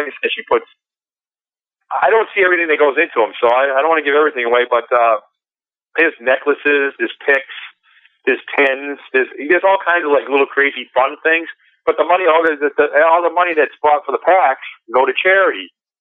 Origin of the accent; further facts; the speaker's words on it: New England, United States; But since I'm from New England, and the whole pub thing, we don't say our R's here.